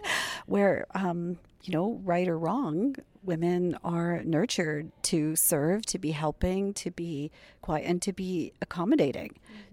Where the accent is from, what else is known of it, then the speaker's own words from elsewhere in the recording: Canada; I'm from Canada